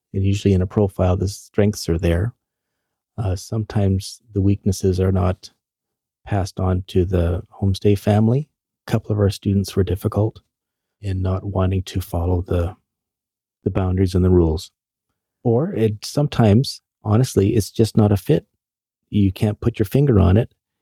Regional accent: Canada; And I would say, you know, as Canadian parents, that she loved us as well.

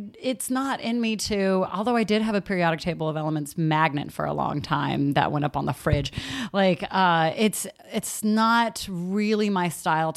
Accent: San Leandro, California, United States; also born or lived in Castro Valley; I went to Castro Valley High School in Castro Valley. I grew up in San Leandro and Castro Valley. These places, for reference, are close to, I would say, Oakland

